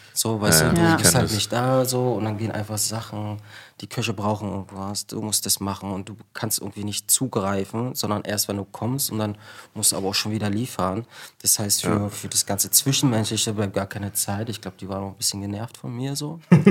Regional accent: East Berlin, Berlin, Germany; ich komme ja aus Ost-Berlin.

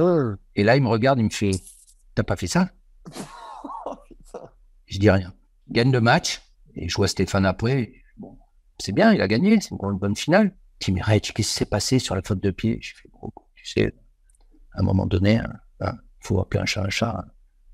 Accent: Marseille, Provence-Alpes-Côte d'Azur, France; Je veux dire, je suis de Marseille

